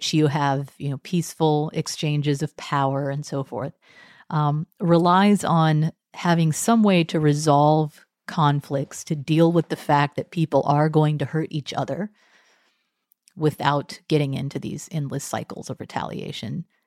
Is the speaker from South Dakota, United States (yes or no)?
no; Texas, United States; I am Catholic. I was raised Methodist in Texas, and I converted to Catholicism later in life while I was earning my degree in Christian theology at Cambridge.